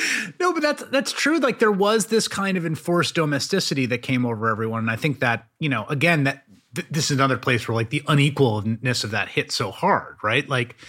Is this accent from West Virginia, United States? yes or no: no; New York City, New York, United States; I grew up in New York City.